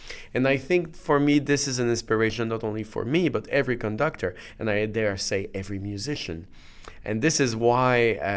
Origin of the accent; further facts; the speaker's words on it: Canada; which might be because I was raised in Canada.